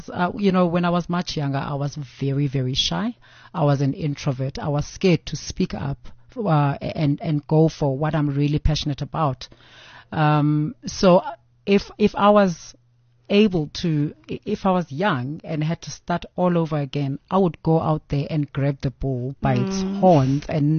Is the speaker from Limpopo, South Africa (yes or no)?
no; Eastern Cape, South Africa; I come from the Eastern Cape, a very, very small village where people don't even understand there's a fashion industry out there